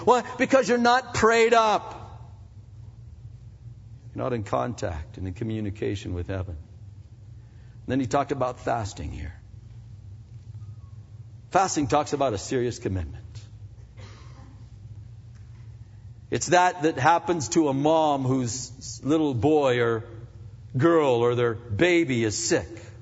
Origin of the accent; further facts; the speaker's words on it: New Castle, Pennsylvania, United States; I was a kid growing up. We'd go to the city, to Youngstown, Ohio. Sometimes we're from Newcastle